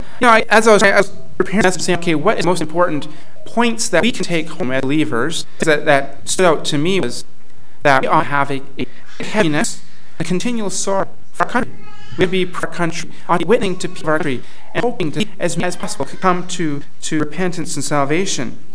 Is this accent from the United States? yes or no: no; Alberta, Canada; I'm from Alberta, where the best thing you can grow is crab apples.